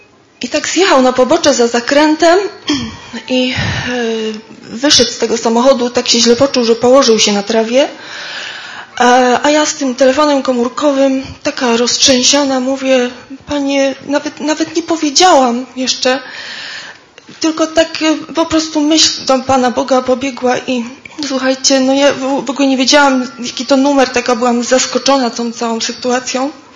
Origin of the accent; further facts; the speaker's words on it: Poznań, Greater Poland Voivodeship, Poland; W Poznaniu to się działo, bo ja z Poznania jestem.